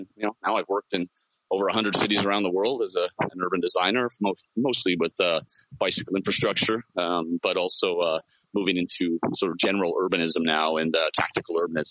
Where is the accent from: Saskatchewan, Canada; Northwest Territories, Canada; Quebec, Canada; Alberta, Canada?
Alberta, Canada; Calgary; we're Danish, but I grew up in Canada, in Calgary